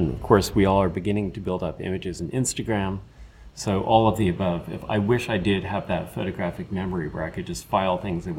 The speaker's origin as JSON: {"language": "English", "town": "New York City", "region": "New York", "country": "United States", "said": "So, as a New Yorker, I think it's fair to say there are some buildings that are monuments that are wonderful"}